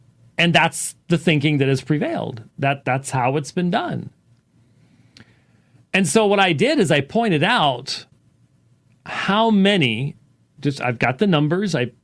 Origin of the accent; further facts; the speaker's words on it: Minneapolis, Minnesota, United States; born there; I hate to see that in my my home, the town of my birth. But yeah, I was born in Minneapolis.